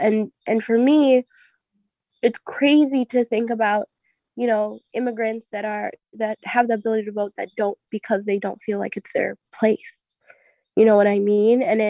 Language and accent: English; United States; I'm the first on my feet, you know, as like I'm American too, I promise.